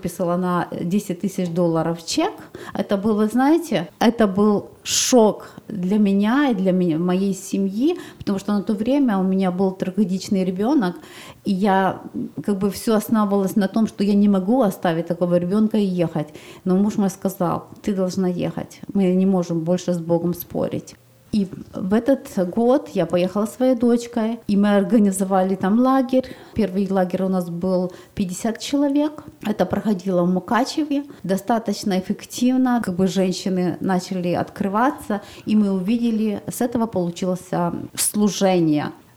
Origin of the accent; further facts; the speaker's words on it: Donetsk, Donetsk Oblast, Ukraine; мой сын сказал, что я поеду туда помогать, потому что мы приехали из Донецка.